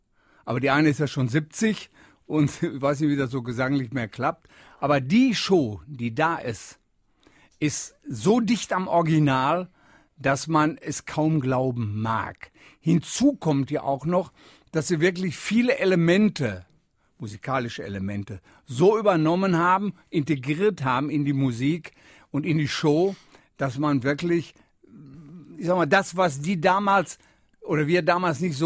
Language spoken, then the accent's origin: German; Wanne-Eickel, North Rhine-Westphalia, Germany; wenn du aus dem Kohlenpott kommst, so wie ich komme ja aus Wanne-Eickel.